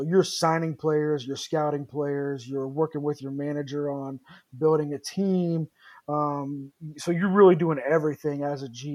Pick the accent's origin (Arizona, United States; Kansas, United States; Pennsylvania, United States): Kansas, United States; I actually grew up coming down to Wichita quite a bit between Wichita and Topeka and Kansas City for different things.